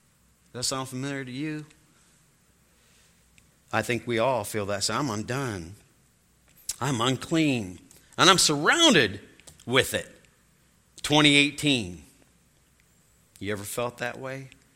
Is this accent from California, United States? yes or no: no; Michigan, United States; now in Ireland; because I'm from Michigan and been living in Ireland.